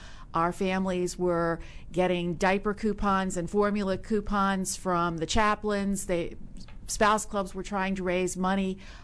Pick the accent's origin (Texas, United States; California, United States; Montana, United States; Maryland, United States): Maryland, United States; I grew up on a farm in Maryland.